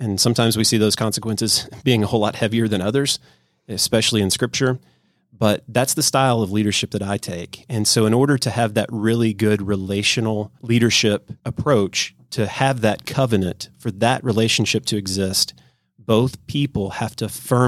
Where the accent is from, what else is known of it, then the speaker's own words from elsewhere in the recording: Nashville, Tennessee, United States; I was born and raised in Nashville with three boys and a wife